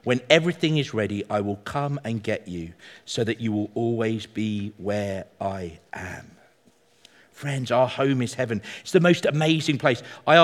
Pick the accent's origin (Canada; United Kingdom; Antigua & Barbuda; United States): United Kingdom; I'm British.